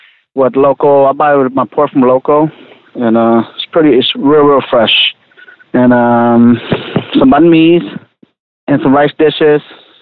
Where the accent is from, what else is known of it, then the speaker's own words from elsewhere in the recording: Palacios, Texas, United States; Well, I was born in Palacios, Texas, growing up, helping my dad on the shrimp boat, and then just moved to Houston after I graduated.